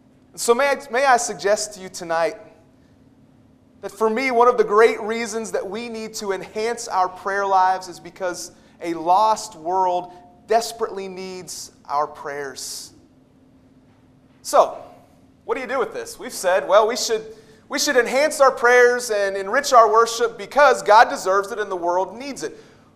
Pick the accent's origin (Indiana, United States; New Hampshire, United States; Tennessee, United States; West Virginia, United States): West Virginia, United States; Now, I grew up in West Virginia, and I know my audience